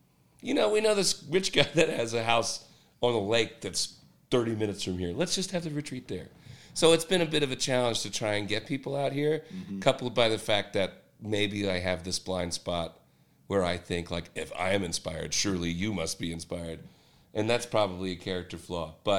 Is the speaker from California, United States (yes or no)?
no; Pennsylvania, United States; I'm a Yankee from Pennsylvania. I could be totally an outsider